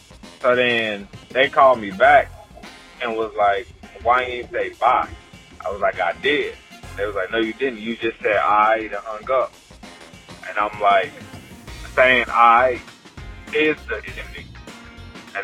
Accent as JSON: {"language": "English", "region": "the South", "country": "United States", "said": "And, you know, I'm from the South, and I look like Jalen."}